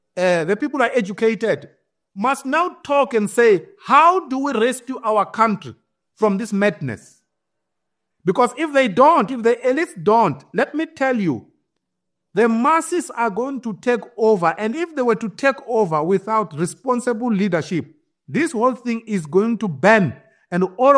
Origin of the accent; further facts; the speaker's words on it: South Africa; They are South Africans. They are Africans. They're as South African as I am.